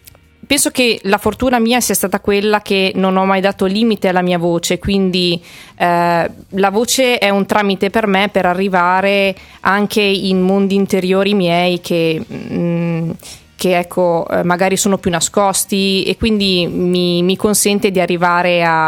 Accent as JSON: {"language": "Italian", "town": "Bolzano", "region": "Trentino-Alto Adige", "country": "Italy", "tie": "born or raised there", "said": "sono di Bolzano, nata a Bolzano"}